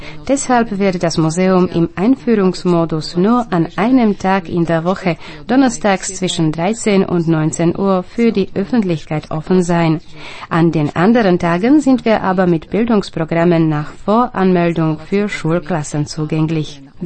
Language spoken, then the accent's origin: German; Slovakia; Bei uns in der Slowakei beginnt die Ausstellung mit der Ankunft von Kyrill und Method